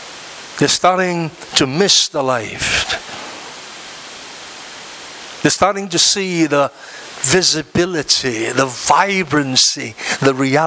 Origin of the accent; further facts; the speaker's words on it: Ipoh, Perak, Malaysia; where are you from … I say, from Ipoh. The moment they hear that I'm from Ipoh, are you from St. Michael? I said, no.